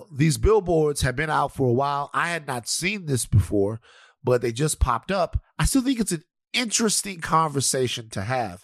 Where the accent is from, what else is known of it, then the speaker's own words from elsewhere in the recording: the South, United States; You remember, I'm from the South.